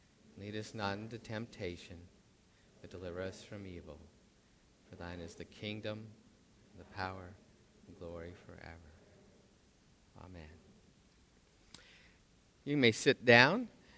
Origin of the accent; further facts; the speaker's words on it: Bellingham, Washington, United States; I grew up in Bellingham, same place where Brady's from.